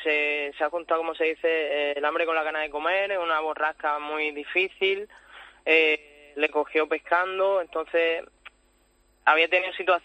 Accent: Lepe, Andalusia, Spain; Aquí somos, nosotros somos de Lepe, Huelva.

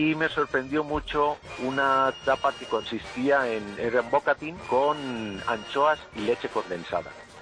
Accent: Madrid, Community of Madrid, Spain; yo soy de Madrid.

